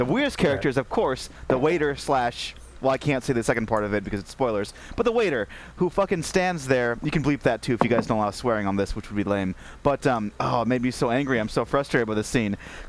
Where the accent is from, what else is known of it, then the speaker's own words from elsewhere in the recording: India; all the slurs point, that can be leveled against them could also be leveled against me as an Indian.